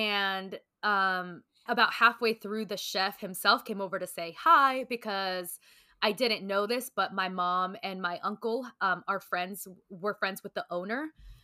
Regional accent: Puerto Viejo, Costa Rica; she grew up in a really humble household in Puerto Viejo, which is my hometown.

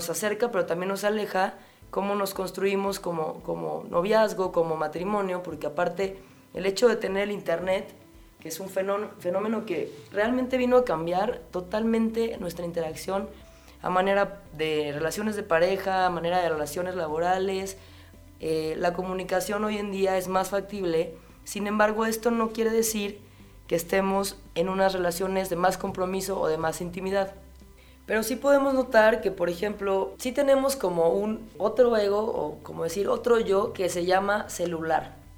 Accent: Mexico City, Mexico; yo como ciudadana chilanga, que soy una eterna residente de aquí, de mero Chilangolandia

